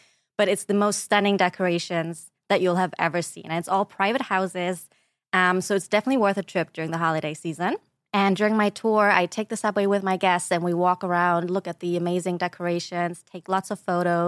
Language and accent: English; Germany; now in New York, United States; I'm originally from Germany, which I consider Christmas capital.